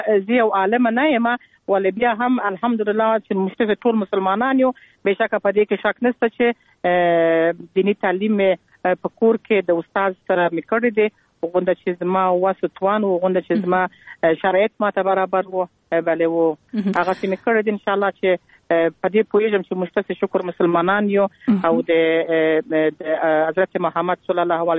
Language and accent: Pashto; Kandahar, Afghanistan; born there; موږ خپل چې په کندهار کې پیدا شولو او زما اولادونه په کندهار کې پیدا شو